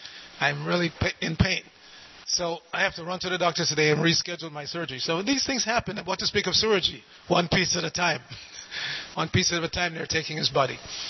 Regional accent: New York, United States; I'm from New York. I was raised on bagels.

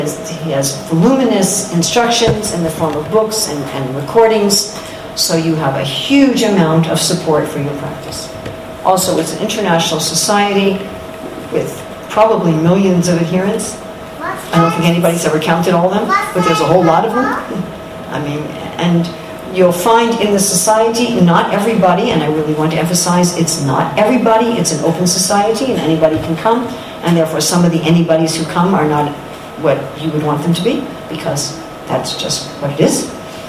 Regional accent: United States; You know, I'm American, I pretty much like America, but I don't like everything about America.

